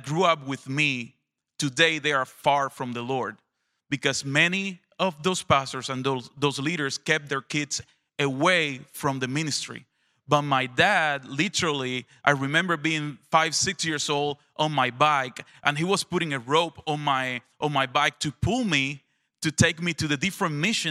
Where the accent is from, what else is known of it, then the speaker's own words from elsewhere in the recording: Granma, Cuba; I was born in Cuba. My dad was a professional baseball player. God called him to leave baseball and start become a pastor. He went to the seminary. He studied there. So we moved to the country, to a very small town in Granma, very east of Cuba.